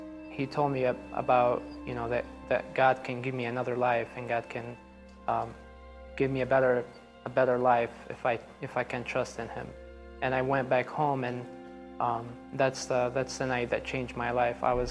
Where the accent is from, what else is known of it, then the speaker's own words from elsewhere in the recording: Baghdad, Baghdad Governorate, Iraq; English is a second language; I grew up in Baghdad, Iraq, into a Shia family.